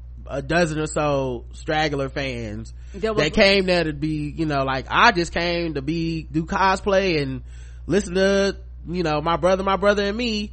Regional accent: the South, United States; plus we are from the South.

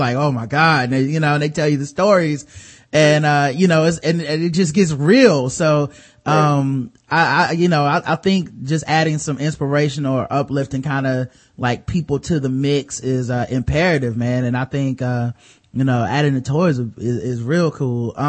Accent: Charlotte, North Carolina, United States; Yeah, I grew up in Charlotte.

